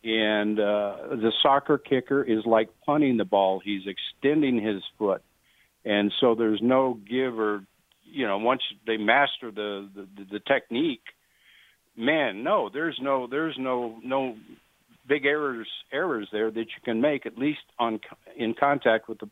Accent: Wyoming, United States; born there; no, I was born in Wyoming, but I kicked for Adams State College, you know.

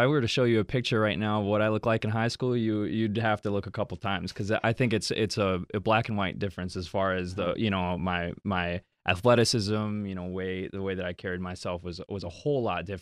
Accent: Wisconsin, United States; born or raised there; also born or lived in Mexico City, Mexico

